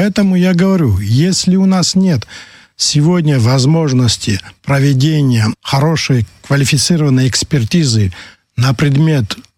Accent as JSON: {"language": "Russian", "town": "Tkvarcheli", "region": "Abkhazia", "country": "Georgia", "tie": "born or raised there", "said": "я сам квартирский человек. Понимаете, я там родился, это мой родной город."}